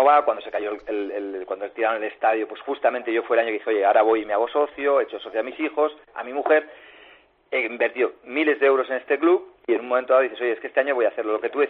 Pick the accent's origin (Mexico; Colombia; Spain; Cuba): Spain; Sant Andreu de Llavaneres, Catalonia; vengo, soy de San Andrés de Llavaneras, tengo que bajar en coche cada fin de semana